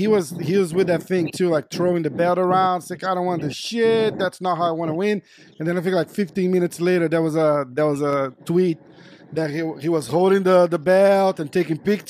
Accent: Brazil; we're from Brazil, so we know

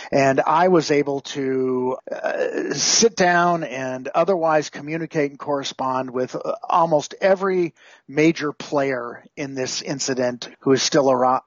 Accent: Whittier, California, United States; and I grew up in Whittier, California, just about a dozen miles, 20 miles away from the location where it happened.

